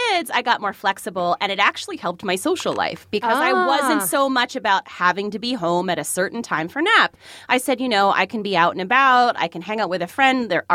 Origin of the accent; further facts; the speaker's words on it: New Jersey, United States; I mean, for me, I was living in Mississippi, and so I'm from New Jersey. I was really out of my element